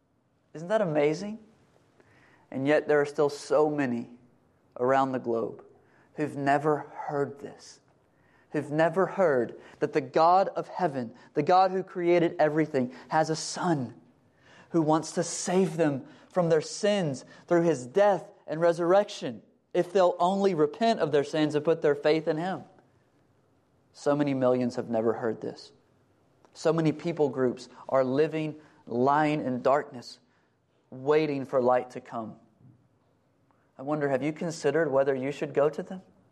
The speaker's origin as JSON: {"language": "English", "region": "Texas", "country": "United States", "said": "I'm from East Texas. This is a very strange place. We even have our own language and customs."}